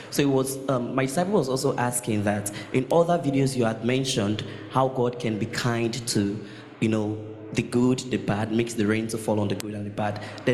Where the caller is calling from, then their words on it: Port Harcourt, Rivers, Nigeria; I'm also coming from Port Harcourt.